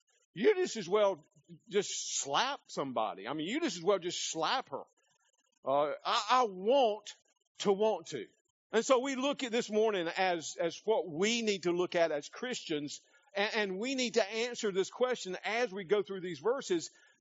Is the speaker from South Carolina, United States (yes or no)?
yes; South Carolina, United States; I come from South Carolina. They were the very first state to secede from the Union.